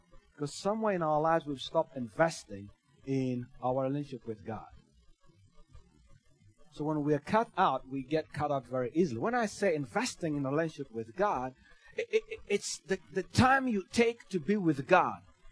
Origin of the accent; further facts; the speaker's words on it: Kenya; I remember going to school, being Kenyan